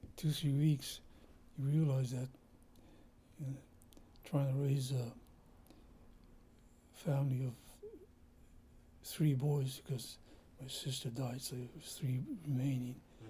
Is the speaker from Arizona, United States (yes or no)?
no; King City, California, United States; born there; also born or lived in Japan; Yeah, I was born in California, King City, just 100 miles north.